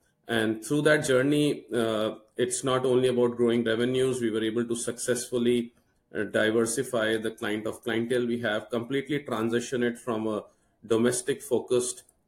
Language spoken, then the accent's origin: English; New Delhi, Delhi, India; So I grew up in New Delhi, as you rightly said, and I was a good student in my childhood.